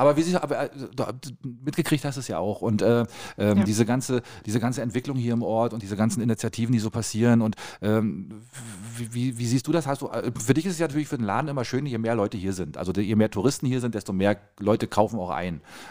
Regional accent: East Germany, Germany; born there; Also ich würde, also als geborener Ossi macht man sowas nicht.

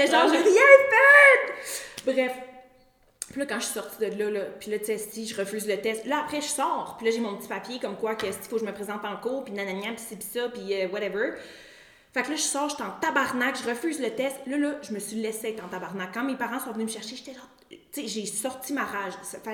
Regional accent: Canada; moved away; Ça fait longtemps que je suis partie du Canada

